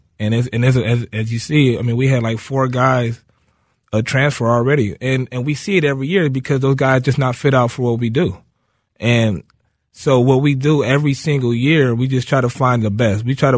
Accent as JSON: {"language": "English", "town": "Minneapolis", "region": "Minnesota", "country": "United States", "said": "And I mean, we're from Minneapolis. Our parents didn't have the most money in the world"}